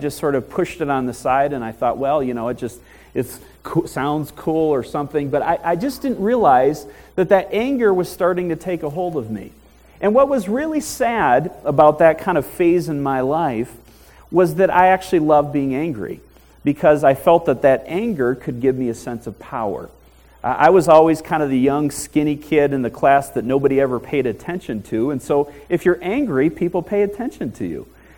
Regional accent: Michigan, United States; moved away as an adult; also born or lived in Pennsylvania; Of course, I grew up in Michigan. I moved out to Pennsylvania for college.

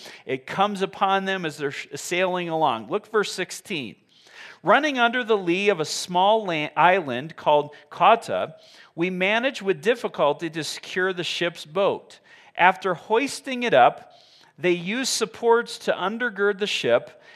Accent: Michigan, United States; I grew up in Michigan, so I was interested.

